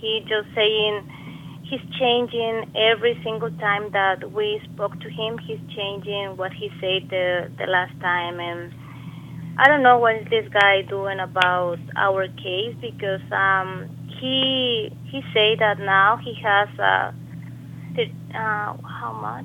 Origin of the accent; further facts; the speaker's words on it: Mexico; English is a second language; I'm from Mexico.